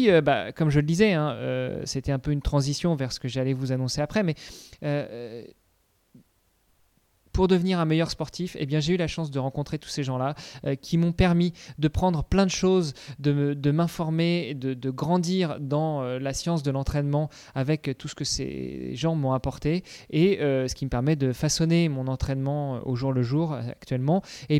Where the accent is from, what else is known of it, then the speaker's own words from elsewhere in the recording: Normandy, France; now in Luxembourg; un peu à la Normande, comme là où j'ai grandi. Non, je suis au Luxembourg